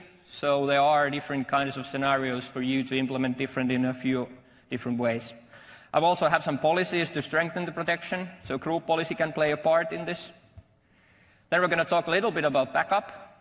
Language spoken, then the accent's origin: English; Finland; first language Finnish; English is a second language; It's not my native language, and I'm trying to translate my jokes from Finnish to English all the time.